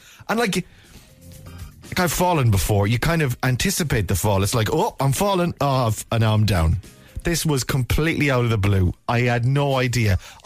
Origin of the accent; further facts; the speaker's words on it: Ireland; I'm still speaking in English as an Irishman to a Frenchman who has no idea what I'm saying.